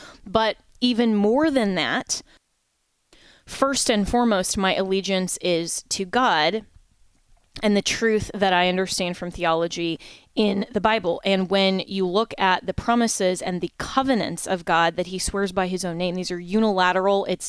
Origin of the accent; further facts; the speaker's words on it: United States; I understand that as an American, we need to have allies